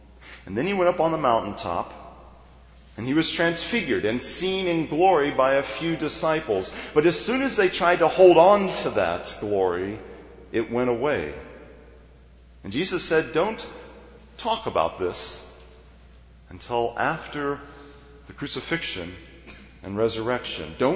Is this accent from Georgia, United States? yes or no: no; Kansas, United States; I grew up in Kansas, very near to the place in Olathe